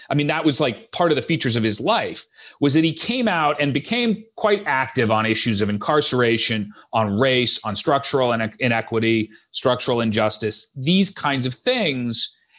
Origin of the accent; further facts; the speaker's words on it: Greenwich, Connecticut, United States; a hedge fund manager who lives in my hometown, Greenwich, Connecticut